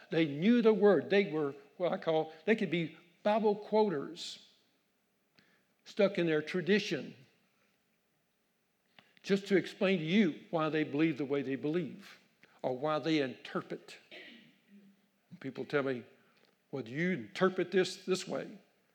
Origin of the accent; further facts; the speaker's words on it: Louisiana, United States; Now, he's from Texas. I'm from Louisiana. Pretty close to the same thing.